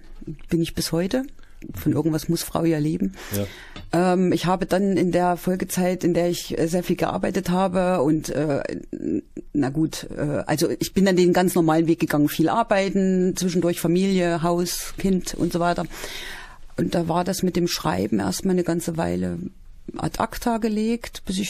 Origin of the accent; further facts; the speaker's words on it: Gotha, Thuringia, Germany; also born or lived in Friedrichroda; Nein, ich komme aus Gotha.